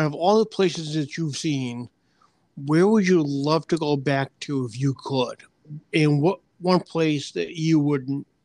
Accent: Scotland, United Kingdom; I eat, I do like haggis because I am Scottish.

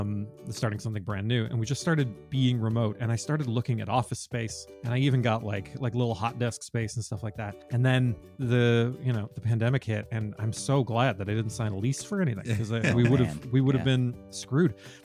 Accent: Ontario, Canada; we're from Ontario, which is a province in Canada that has good government support for video games, which is great.

